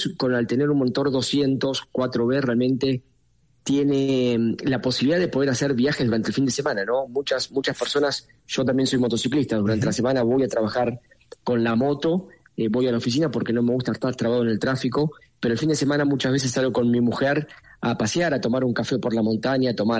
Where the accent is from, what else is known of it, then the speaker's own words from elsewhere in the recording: Argentina; Yo soy de Argentina